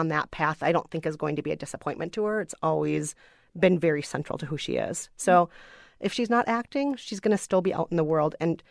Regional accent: United States; And I am an American woman of color.

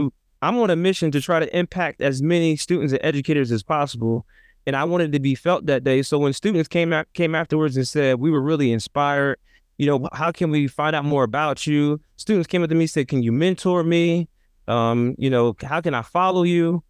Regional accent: Trenton, New Jersey, United States; I come from an inner city context, I come from Trenton, New Jersey, 7 square miles, about 90,000 people

